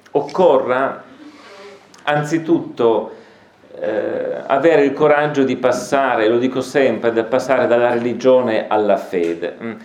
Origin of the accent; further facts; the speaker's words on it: Beinasco, Piedmont, Italy; poi io sono di Beinasco, originario, quindi non è che sono proprio lontanissimo.